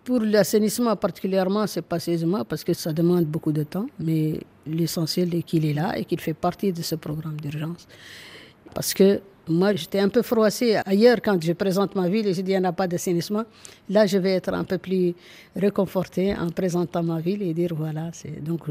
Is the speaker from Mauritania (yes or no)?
yes; Nouakchott, Mauritania; moi, je ne suis pas née à Nouakchott, mais j'ai grandi à Nouakchott. Et c'était un village.